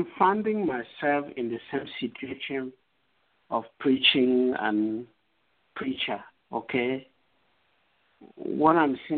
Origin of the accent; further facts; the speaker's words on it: Cameroon; English is a second language; I am from the Tikal kingdom. I'm the Tikal kingdom, the grassy kingdom of Cameroon.